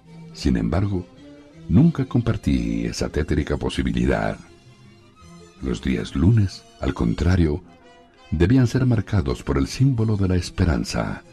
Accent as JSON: {"language": "Spanish", "town": "Quito", "region": "Pichincha", "country": "Ecuador", "said": "como quiteño que soy"}